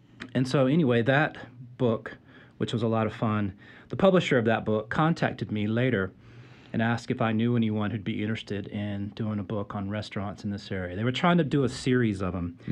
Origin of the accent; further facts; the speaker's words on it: Dallas, Texas, United States; And I grew up in Dallas, Texas, and so, you know, Major League Baseball, and so minor league baseball was a whole new thing to me